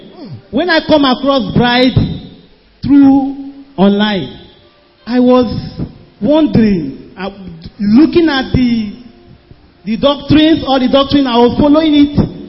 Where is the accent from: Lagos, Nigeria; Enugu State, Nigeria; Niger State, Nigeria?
Niger State, Nigeria; from Niger State.